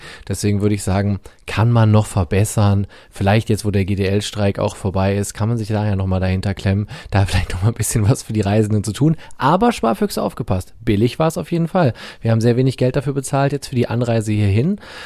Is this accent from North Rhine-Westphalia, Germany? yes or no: yes; Cologne, North Rhine-Westphalia, Germany; wir sind ja aus Köln ganz anders gewohnt.